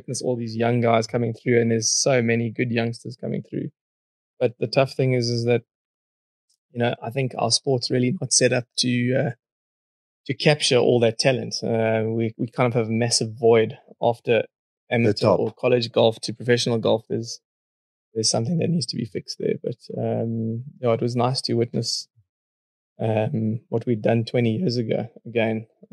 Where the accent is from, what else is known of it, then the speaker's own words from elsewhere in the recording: South Africa; as a South African, the weather in London is just a nightmare